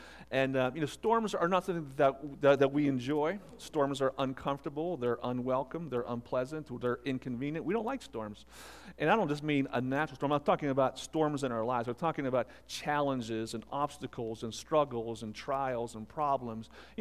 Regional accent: Pittsburgh, Pennsylvania, United States; So I come from the Pittsburgh area, so just a couple hours west of here.

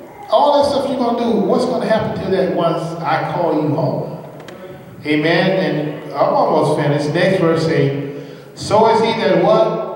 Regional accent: Atlanta, Georgia, United States; I grew up in Atlanta, in my neighborhood. Most of my family know my neighborhood.

